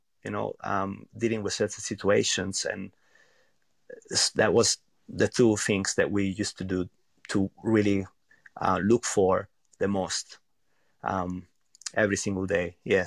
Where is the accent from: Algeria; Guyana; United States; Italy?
Italy; central Italy; English is a second language; Well, I'm from a really small village actually, in central Italy.